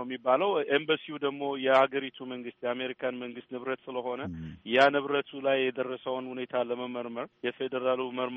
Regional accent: Addis Ababa, Ethiopia; now in United States; ትውልዴም አዲስ አበባ።

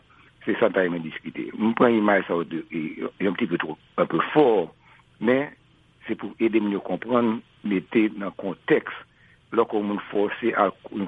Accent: Haiti; les choquants, les révoltants, les humiliants en tant que haïtien pour être traité pareil ou comme ça

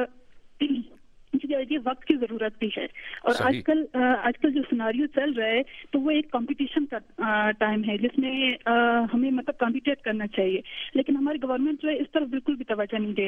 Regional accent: Balochistan, Pakistan; میں میرا تعلق جو ہے بلوچستان سے ہے تو میں زیادہ جو ہے اپنی اسی کانٹیکس میں بات کروں گی

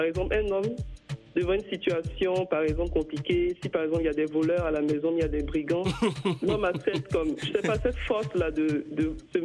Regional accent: Côte d’Ivoire; moi je suis africaine, je suis ivoirienne.

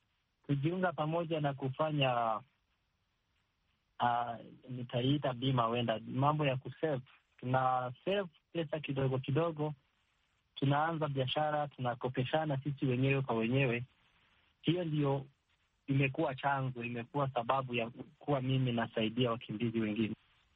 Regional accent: South Kivu, DR Congo; now in Nairobi, Kenya; mimi nimetoka Southern Kivu, vita zinaendelea huko.

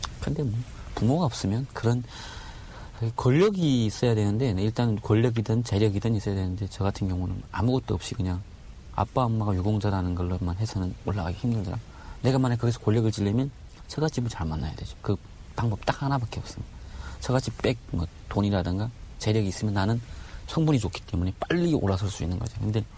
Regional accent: Chongjin, North Hamgyong, North Korea; 제가 고향이 청진인데 청진역전에서 이렇게 도망치는 애를 한번 쫓아가서 잡은 거예요.

